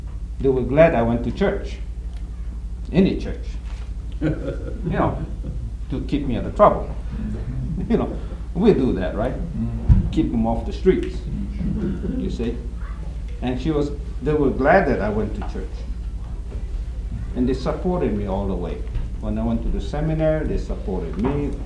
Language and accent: English; Hawaii, United States; I came from Hawaii, right? Born in Hawaii.